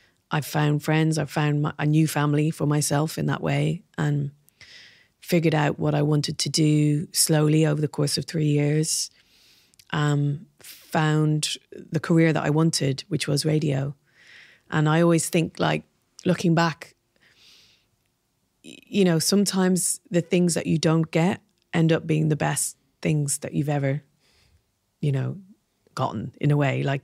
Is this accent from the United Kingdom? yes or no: no; Dublin, Leinster, Ireland; all of the baggage that comes from growing up in Dublin, you know, everyone wants to know what school you go to.